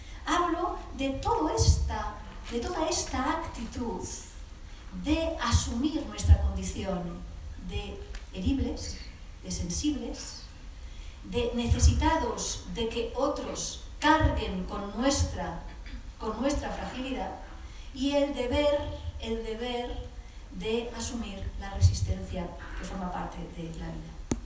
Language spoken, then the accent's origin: Spanish; Alicante, Valencian Community, Spain; yo soy de Alicante, del sur de España